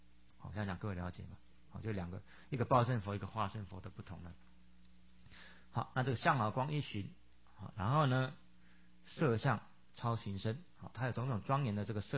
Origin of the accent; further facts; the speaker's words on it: China; 或者他就根据我们中国人的习俗，就是我们中国人民间的习俗